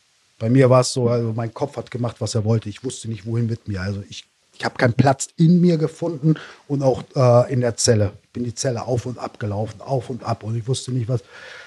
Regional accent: Russia; Mich erstmal orientieren, dann als, ich sag's mal so, als Russe in dem Sinne dann auch dort bei den Russen irgendwie anzukommen

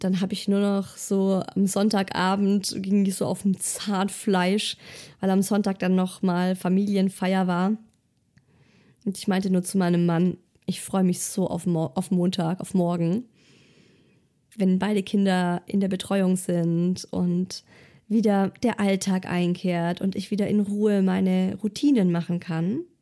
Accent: Baden-Württemberg, Germany; Ich bin ja auch ein Schwabe.

